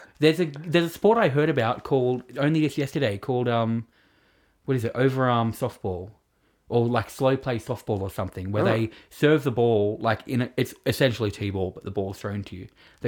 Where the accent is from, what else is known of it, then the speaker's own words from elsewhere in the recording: New South Wales, Australia; I want New South Wales to win because I'm from New South Wales.